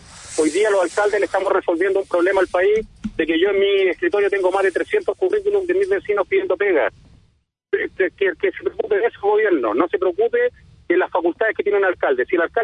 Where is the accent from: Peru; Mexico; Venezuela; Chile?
Chile; Tiltil, Santiago Metropolitan Region; tengo el derecho a dudar como chileno, como tiltilano